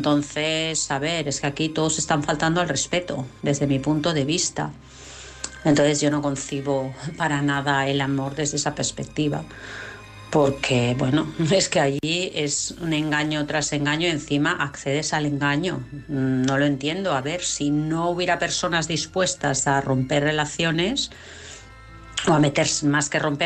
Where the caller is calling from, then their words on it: Barcelona, Catalonia, Spain; de Barcelona.